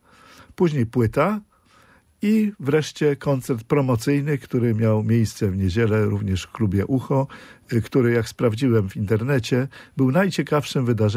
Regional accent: Łódź, Łódź Voivodeship, Poland; born there; Tak, ja się urodziłem w Łodzi.

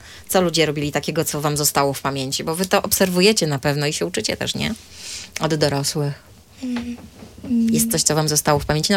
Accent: Lewin Kłodzki, Lower Silesian Voivodeship, Poland; Lewin Kłodzki, proszę państwa. Moje strony rodzinne zresztą.

